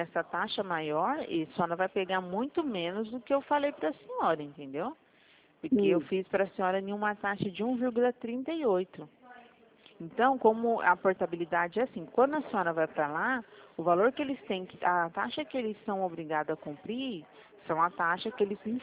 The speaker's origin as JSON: {"language": "Portuguese", "town": "Presidente Prudente", "region": "São Paulo", "country": "Brazil", "said": "Eu falo da cidade de Presidente Prudente, São Paulo"}